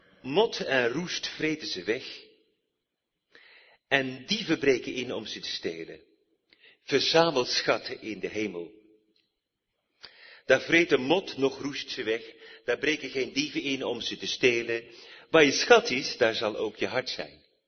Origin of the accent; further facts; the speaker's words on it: North Brabant, Netherlands; moved away as an adult; now in Belgium; ik ben afkomstig uit Noord-Brabant, dus Belgisch, Nederlands-Brabant, en woon inmiddels 35 jaar in Vlaanderen.